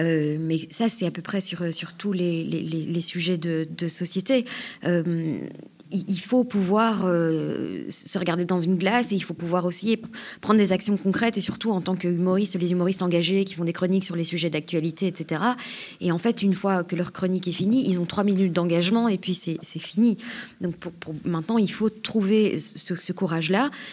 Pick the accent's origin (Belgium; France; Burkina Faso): Belgium; en Belgique, moi je suis belge